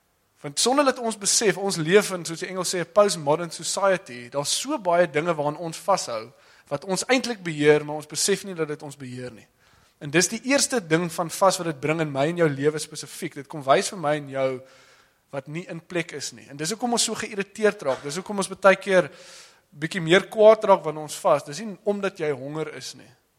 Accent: Western Cape, South Africa; nou ek kom van die Weskus af

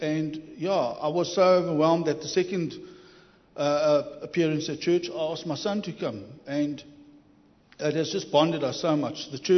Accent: East London, London, United Kingdom; Well, I've been born and bred in East London all my life.

